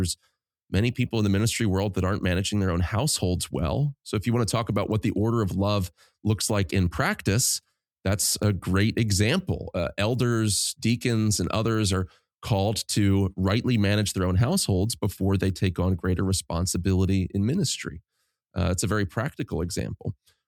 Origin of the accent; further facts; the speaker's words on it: United States; we as a culture, as American evangelicals in particular, have not been honest for a long time about our limitations.